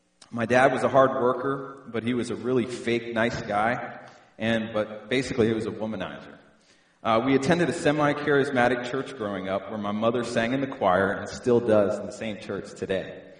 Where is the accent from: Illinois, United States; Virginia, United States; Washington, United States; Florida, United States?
Virginia, United States; now in Dallas, United States; I was raised in Northern Virginia, and I've lived there most of my life, and I moved to Dallas in 2005.